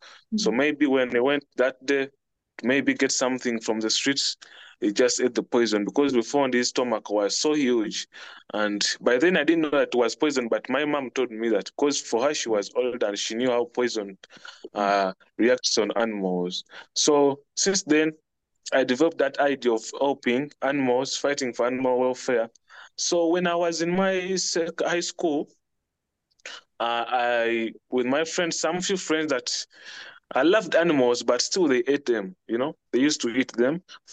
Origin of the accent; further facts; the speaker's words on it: Entebbe, Central Region, Uganda; from Uganda, basically from Entebbe. For those who have visited Uganda, they know Entebbe because this is where our airport is.